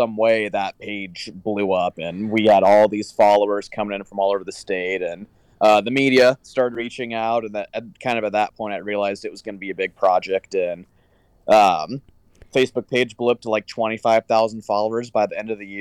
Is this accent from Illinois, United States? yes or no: no; Iowa, United States; now in Nebraska; So I currently live in Nebraska, but as you said, I've been to every incorporated town in my home state, Iowa